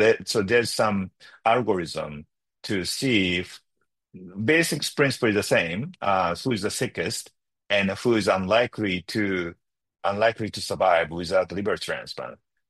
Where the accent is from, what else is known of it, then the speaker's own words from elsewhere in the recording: Japan; So I'm originally from Japan.